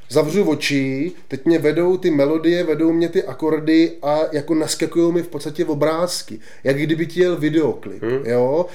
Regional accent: Sokoleč, Central Bohemian Region, Czechia; když řekneš někde, že jsme ze Sokolči, tak se všichni ptají, kde odkud jsme

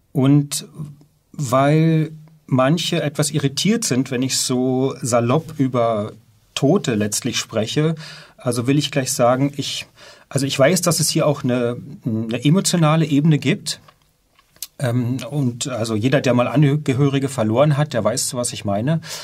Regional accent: Jüterbog, Brandenburg, Germany; ich bin 48 Jahre alt, ich komme aus dem Raum Berlin, um genau zu sein, aus dem Kleinstädtchen Jüterbog.

